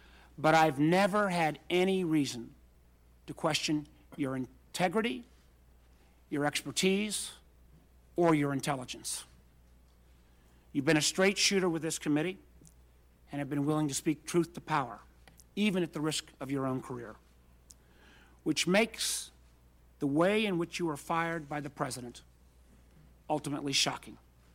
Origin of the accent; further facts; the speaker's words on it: Virginia, United States; In my home state of Virginia, we have elections this year in 2017.